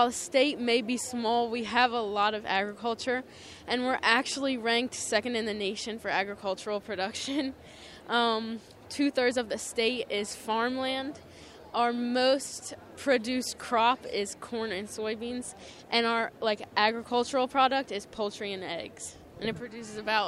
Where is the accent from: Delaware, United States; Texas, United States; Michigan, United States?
Delaware, United States; So we're from Delaware, so it was about a 10-12 hour drive out here.